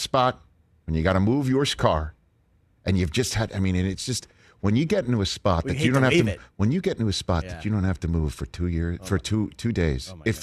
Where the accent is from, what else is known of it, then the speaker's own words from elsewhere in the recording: New York, United States; I'm looking for street parking. I'm a New Yorker. This is the way I'm wired.